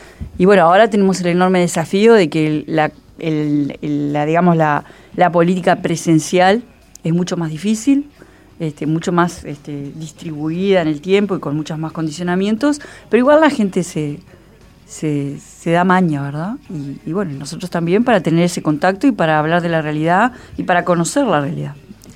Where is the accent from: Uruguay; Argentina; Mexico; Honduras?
Uruguay; Montevideo; Soy montevideana, quiero a Montevideo.